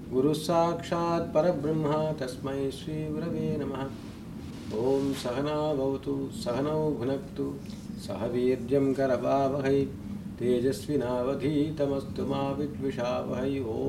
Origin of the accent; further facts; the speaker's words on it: India; I would like you to forget for the present that I come from India